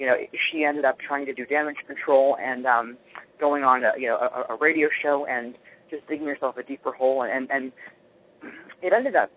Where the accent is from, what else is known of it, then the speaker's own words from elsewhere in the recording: Wisconsin, United States; The other day, I'm originally from Wisconsin, and the governor of Wisconsin, Scott Walker